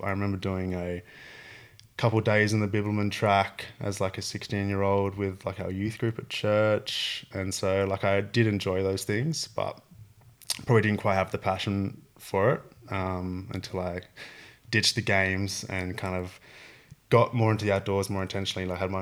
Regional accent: Perth, Western Australia, Australia; I've been in Perth my entire life, essentially. Grew up here. Bloody love Western Australia.

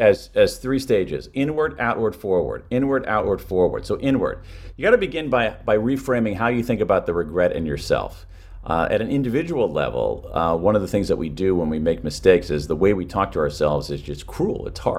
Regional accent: United States; This country, my country, I mean, you know, I'm an American, and in America today, we are wrestling with this

